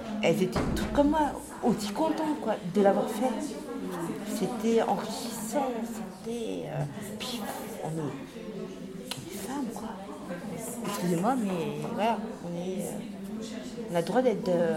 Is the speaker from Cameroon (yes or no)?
no; Brest, Brittany, France; c'est ma ville d'origine. Je suis née à Brest, je viens de Brest. Je suis fière d'être brestoise.